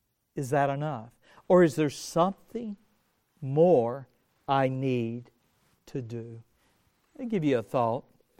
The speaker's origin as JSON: {"language": "English", "country": "United States", "tie": "born or raised there", "accent": "Southern", "said": "And you can probably hear a little bit of Southern in my accent. I grew up about an hour from here. I grew up in the country near Saps Cross Road, and I went to a school called Buford."}